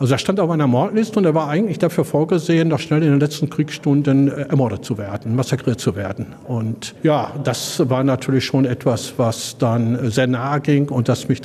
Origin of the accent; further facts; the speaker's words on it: North Rhine-Westphalia, Germany; Ich bin in der Innenstadt aufgewachsen, Hohenhof geboren, Innenstadt aufgewachsen und so.